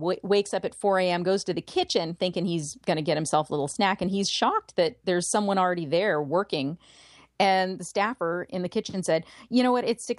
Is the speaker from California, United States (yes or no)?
no; Maryland, United States; born there; And I was born in Maryland, so I was around the White House and all that stuff when Nixon was campaigning.